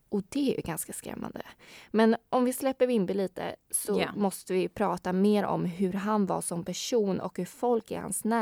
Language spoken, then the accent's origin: Swedish; Vimmerby, Kalmar County, Sweden; Och jag kommer ju från Vimmerby och har bott där faktiskt i hela min uppväxt.